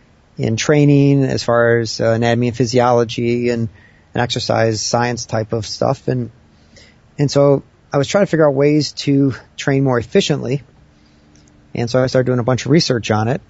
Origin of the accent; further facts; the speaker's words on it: Michigan, United States; moved away as an adult; I grew up in Michigan. I relocated from Michigan to Las Vegas in 1994, and I was doing computer work for the government at the time.